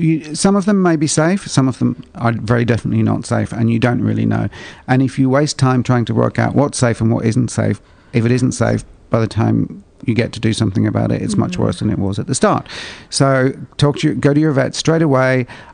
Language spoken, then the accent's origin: English; Ireland; I can swim, but I don't. I grew up in Ireland. It was too cold.